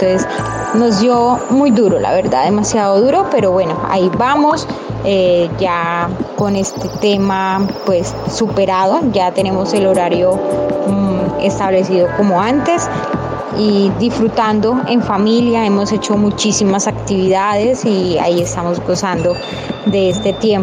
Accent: Cimitarra, Santander, Colombia; yo soy de Cimitarra, Santander

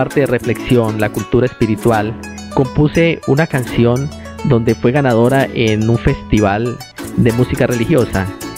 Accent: San Luis de Gaceno, Boyacá, Colombia; now in Villavicencio, Colombia; soy boyacense de San Luis de Gaceno, frontera con Casanare, radicado en Villavicencio ya hace 20 años

